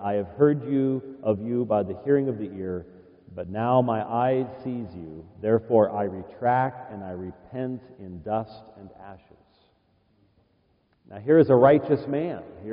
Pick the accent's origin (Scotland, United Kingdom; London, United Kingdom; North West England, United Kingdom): Scotland, United Kingdom; I'm a Scotsman